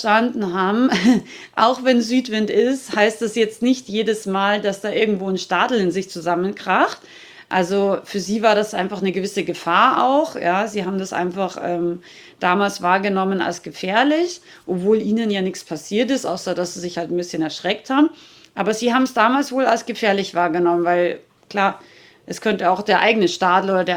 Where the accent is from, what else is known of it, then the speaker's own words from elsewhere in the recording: Rauris, Salzburg, Austria; ich komme ja aus Österreich, aus den schönen österreichischen Bergen, Nationalpark Hohe Tauern in Rauris, also Salzburger Gebirge.